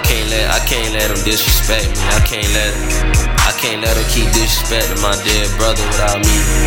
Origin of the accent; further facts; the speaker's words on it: the South, United States; I'm from the South, man, you know what I'm saying? That's my whole mission, to put on for the whole South.